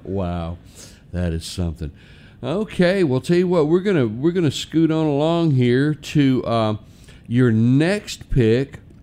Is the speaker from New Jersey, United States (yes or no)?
no; Rolling Fork, Mississippi, United States; a big shout out to my Rolling Fork peeps. … of course, was born in Rolling Fork, my hometown.